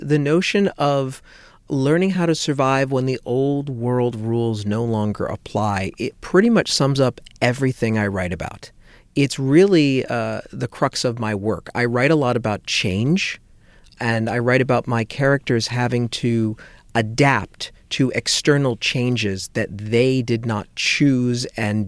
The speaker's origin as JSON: {"language": "English", "town": "Los Angeles", "region": "California", "country": "United States", "tie": "born or raised there", "said": "Well, I think growing up in Los Angeles in the 1980s was pretty apocalyptic"}